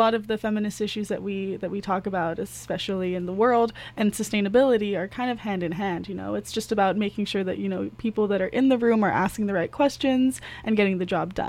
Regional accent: Bali, Indonesia; now in Canada; Yeah, I'm from Indonesia, from Bali, which is an island that doesn't have the opportunity to even get the trash out of the island a lot of the time.

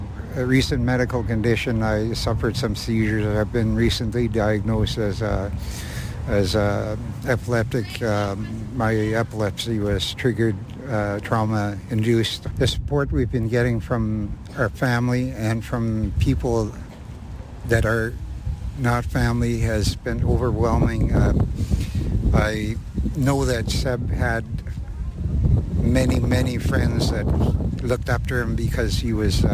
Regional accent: British Columbia, Canada; I'm originally from the Nass River.

